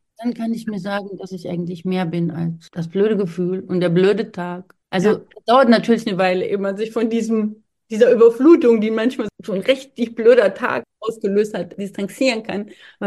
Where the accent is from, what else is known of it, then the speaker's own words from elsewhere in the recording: Thuringia, Germany; Ich komme ja aus Thüringen, aus den Bergen. Und jetzt lebe ich hier im Flachland.